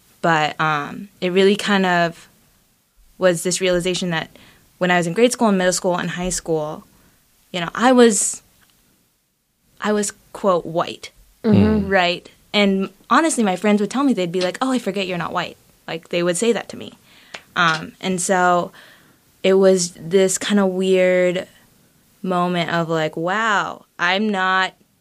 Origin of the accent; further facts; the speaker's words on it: Billings, Montana, United States; Yeah, so I am a Chinese adoptee. I was raised in Billings, Montana